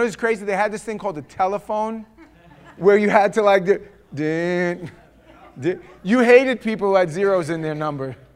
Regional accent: Queens, New York, United States; I'm from the city, I'm from Queens, Howard Beach, New York

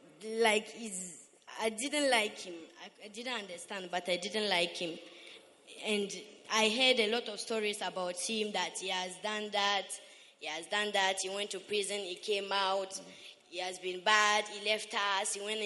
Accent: Burkina Faso; I'm from Burkina, please.

